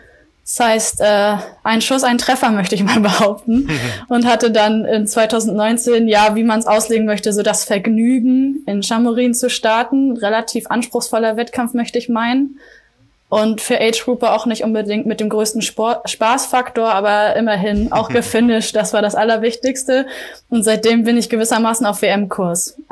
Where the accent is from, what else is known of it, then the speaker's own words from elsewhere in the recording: Rostock, Mecklenburg-Vorpommern, Germany; born there; also born or lived in Leipzig; now in Hamburg, Germany; Ich bin 28 Jahre alt und gebürtige Rostockerin. Hab dann unter anderem 3 Jahre lang in Leipzig gewohnt und dort Sportmanagement studiert, bevor ich dann vor ziemlich genau 2 Jahren nach Hamburg gezogen bin